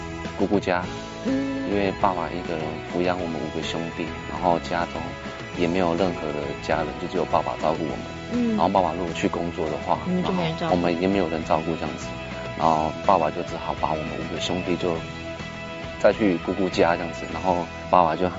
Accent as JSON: {"language": "Chinese", "region": "Taitung County", "country": "Taiwan", "tie": "born or raised there", "said": "在台东。"}